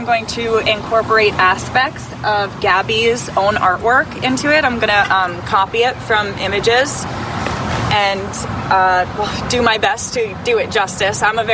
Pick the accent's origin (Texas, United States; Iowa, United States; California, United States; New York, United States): New York, United States; East Islip; I grew up in East Islip, lived in Oakdale for years, and have many, many friends in the community here at Bayport Blue Point.